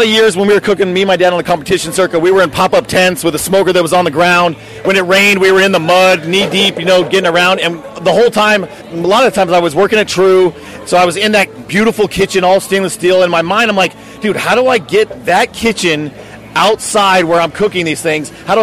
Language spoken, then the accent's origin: English; South Carolina, United States; now in Chicago, United States; I was from South Carolina. I lived in New York, I lived in Miami, but when I came here, it kind of felt like home